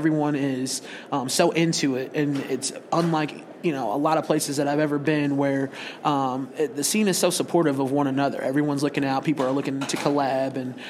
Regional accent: Bloomington, Illinois, United States; for us, it was the hub of the Midwest, and being from Bloomington, we wanted to continue working our Midwest markets.

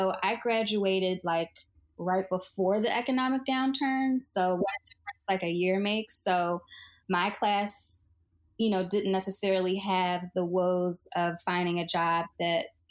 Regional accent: Philadelphia, Pennsylvania, United States; now in New York, United States; Yeah, so I am originally from Philadelphia, so not very far at all from New York, where I currently live. Born and raised in West Philly.

